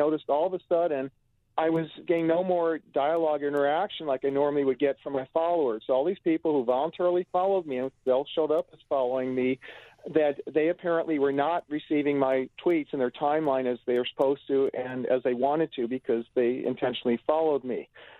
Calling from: California, United States; Yes, I'm calling from the People's Republic of California, unfortunately.

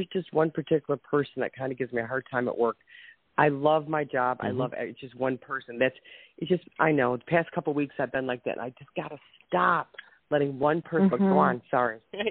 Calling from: Ohio, United States; I'm from Ohio.

